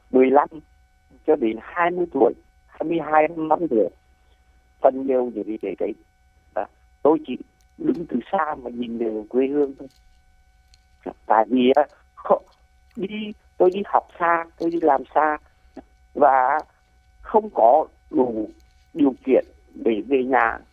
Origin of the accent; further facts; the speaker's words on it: Quang Binh, Vietnam; also born or lived in Ha Tinh; Thì hồi đấy là tôi người Quảng Bình, nhưng mà ở Quảng Bình không có trường phổ thông để học, mà tôi phải ra học ở Hà Tĩnh.